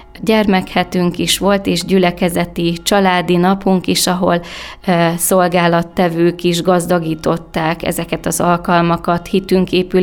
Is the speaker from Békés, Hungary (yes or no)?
no; Borsod-Abaúj-Zemplén, Hungary; Én magam is helyben elkötelezett, borsodi embernek tartom magam, hiszen ebben a megyében nőttem fel, és szívügyemnek tekintem én is ezt a településrészt, ezt a környezetet